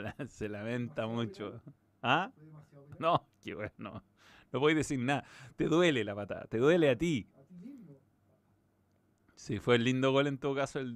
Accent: Chile; uno como los chilenos le tenemos al

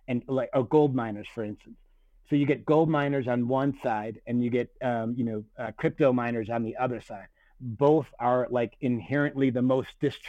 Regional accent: Chicago, Illinois, United States; So I grew up in Chicago, and I was a trader at the CME Group, Chicago Board of Trade, for 22 years.

